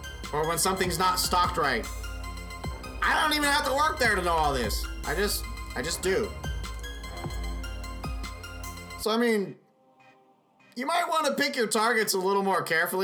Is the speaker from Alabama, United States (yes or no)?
no; Las Vegas, Nevada, United States; I come from Vegas. Land of the mob, land of the mafia.